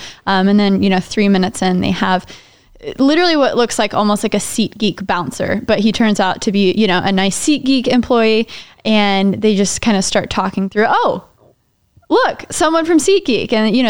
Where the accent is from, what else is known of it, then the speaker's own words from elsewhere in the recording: Dallas, Texas, United States; Hey, I'm from Dallas.